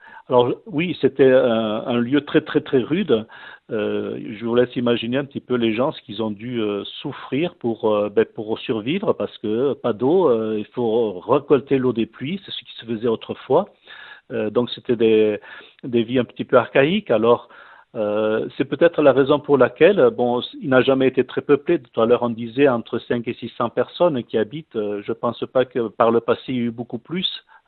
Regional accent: Occitanie, France; Et voilà, alors je suis originaire de l'Aubrac

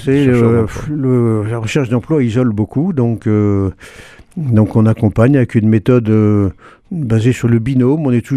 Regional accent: Paris, Île-de-France, France; moved away as an adult; now in Toulouse, France; J'étais parisien avant, oui. Nous étions parisiens avant, et sommes arrivés pour des raisons professionnelles à Toulouse il y a donc environ 30 ans.

